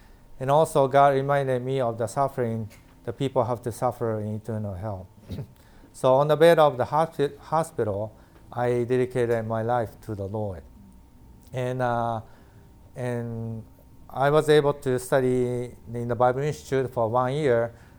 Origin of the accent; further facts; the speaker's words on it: Osaka, Japan; We are born and raised in Osaka, Japan, and my family was atheist.